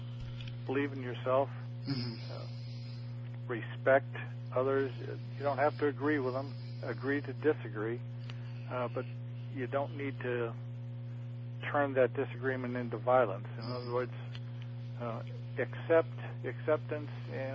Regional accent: Chicago, Illinois, United States; Something I didn't have from growing up in Chicago.

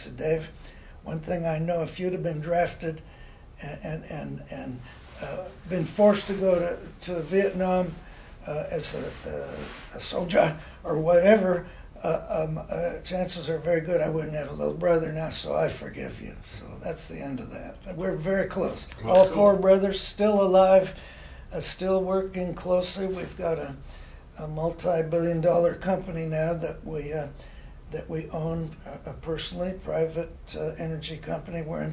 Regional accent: Visalia, California, United States; Anyway, growing up in Visalia was very warm, and no such thing as air conditioning.

